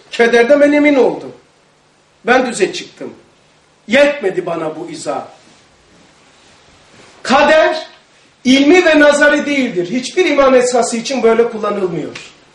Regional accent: Black Sea Region, Turkey; ben kendi memleketimi söyleyeyim. Karadeniz'de öyleydi.

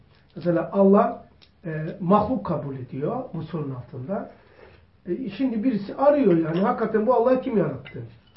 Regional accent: Istanbul, Turkey; en terörün, en anarşistin 80 ihtilalinden önce en cavcav döneminin en cavcav İstanbul bölgesinde büyüdüm. Kasımpaşa Hasköy.

